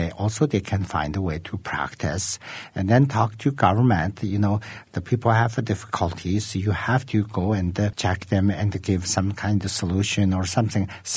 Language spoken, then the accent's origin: English; Qinghai, China; So actually, we're from Eastern Tibet, which is today we could call the Qinghai province.